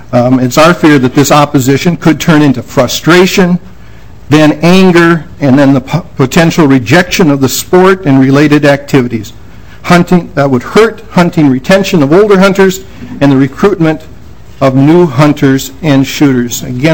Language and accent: English; Marshall, Minnesota, United States; from Marshall, Minnesota.